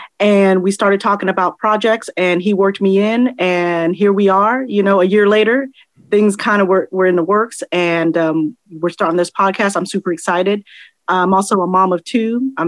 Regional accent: Sacramento, California, United States; You guys, I'm from Sacramento, California.

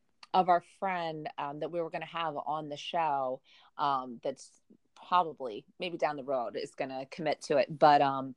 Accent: New York City, New York, United States; growing up in New York City, if there's, you know, 200 countries represented in, like, you know, 7 square miles, you're going to be pretty tolerant of diversity

